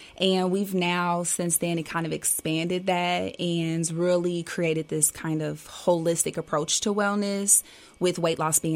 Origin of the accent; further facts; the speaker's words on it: Danville, United States; Absolutely. Born and raised.